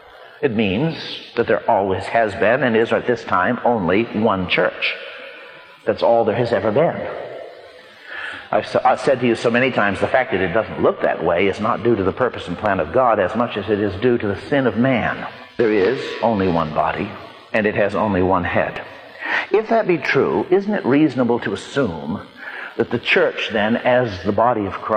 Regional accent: United States; I am an American, and I believe in democracy

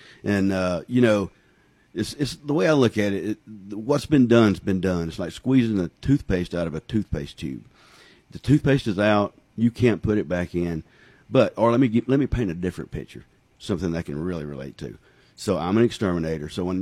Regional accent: Georgia, United States; So I was born in Hall County, raised in Hall County. Actually, I grew up in Chicopee Village.

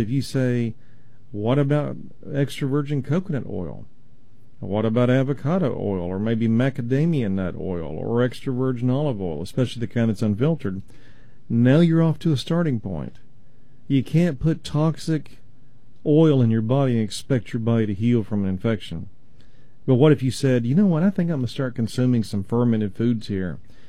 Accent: Texas, United States; Well, if I'm pronouncing it wrong, that's just because I'm from East Texas.

